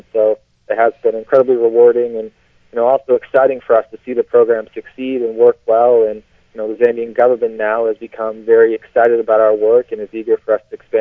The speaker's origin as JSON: {"language": "English", "town": "Bangor", "region": "Maine", "country": "United States", "tie": "born or raised there", "said": "growing up in Bangor, I didn't know anyone who had left the U.S. except for, you know, vacations, whether Mexico or some island or Canada."}